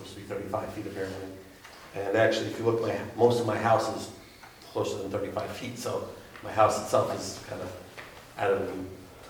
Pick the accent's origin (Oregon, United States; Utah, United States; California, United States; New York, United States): Oregon, United States; Herschel; I come from Herschel, Oregon.